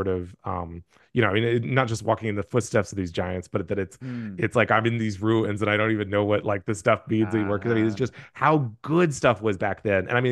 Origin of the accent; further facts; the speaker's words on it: Houston, Texas, United States; I grew up in Houston, which was not like a very like media plugged in place.